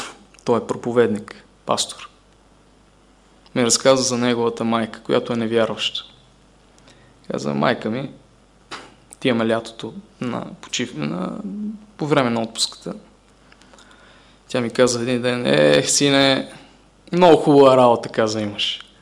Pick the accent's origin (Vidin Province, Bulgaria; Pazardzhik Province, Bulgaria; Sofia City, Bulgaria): Vidin Province, Bulgaria; Vidin; Бях колпортьор и в Видинската църква. Бях в родния ми град.